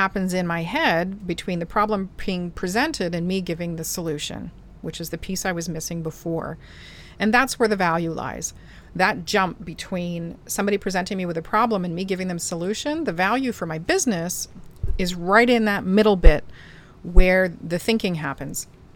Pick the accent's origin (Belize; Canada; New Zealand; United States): Canada; because I'm Canadian-y.